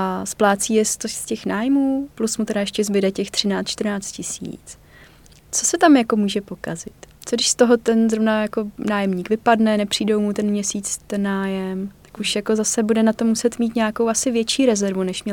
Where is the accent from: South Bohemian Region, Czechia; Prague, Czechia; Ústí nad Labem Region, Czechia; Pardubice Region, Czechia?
Prague, Czechia; My jsme z Prahy